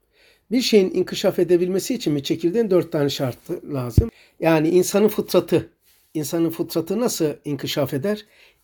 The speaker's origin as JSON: {"language": "Turkish", "region": "Rize", "country": "Turkey", "said": "Biliyorsun ben Rizeliyim."}